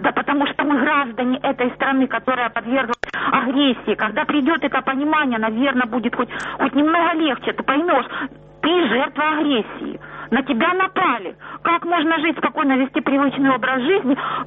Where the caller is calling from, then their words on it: Starobilsk, Luhansk Oblast, Ukraine; Добрый день, я звоню с Луганской области, город Старобельск